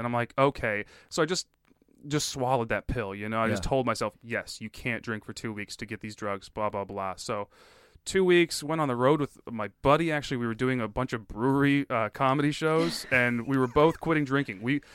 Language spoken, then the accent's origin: English; United States; And I'm like, I am American as well, my friend.